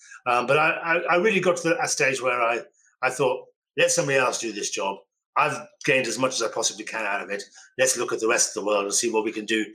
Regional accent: Birmingham, West Midlands, United Kingdom; born there; I joke about it and say, look, I was born in Birmingham. I don't really want to go back there, you know. I love Birmingham, by the way

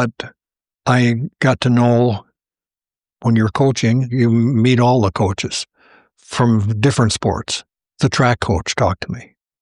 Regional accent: Valley City, North Dakota, United States; We grew up in Valley City, and my dad had been in Fingal. He grew up in Fingal, which is east and south of Valley City, 20 miles. My mom grew up in Rogers, which is north and west of Valley City.

